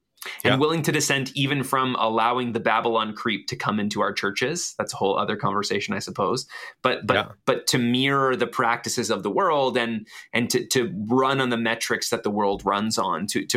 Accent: Canada; especially as a Canadian

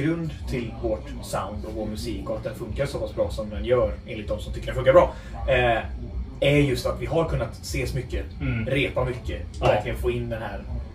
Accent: Borås, Västra Götaland County, Sweden; Vi är alla från Borås. Och vi har alla gått på samma gymnasieskola, Bäckensgymnasiet, men aldrig samtidigt.

